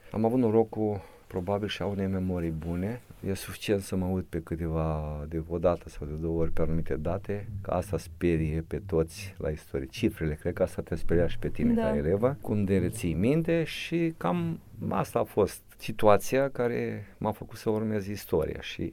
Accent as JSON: {"language": "Romanian", "town": "Ungureni", "region": "Botoșani County", "country": "Romania", "tie": "born there", "said": "în comună unde m-am născut, la Ungurea, în Botoșani"}